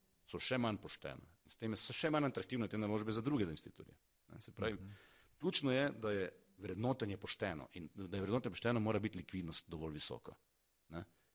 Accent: Ptuj, Drava, Slovenia; Jaz izhajam iz Ptuja, kjer je do Graca in do Zagreba, približno 45 minut po avtocesti, ne, 80 km do vsakega, vsi govorimo nemško pa hrvaško

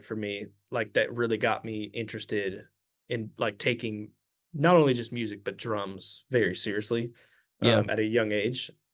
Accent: Dublin, Georgia, United States; also born or lived in Orlando, Florida; So I was born in Orlando, Florida, but I grew up in a really small town in Georgia called Dublin, Georgia. It's about 2 hours south of Atlanta. I grew up there since I was like 6 years old, graduated high school there in 2014.

